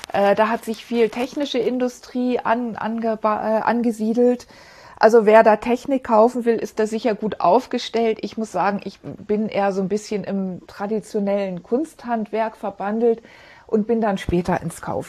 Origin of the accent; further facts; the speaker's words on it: Bremen, Germany; Ja, ich komme ja ursprünglich aus Bremen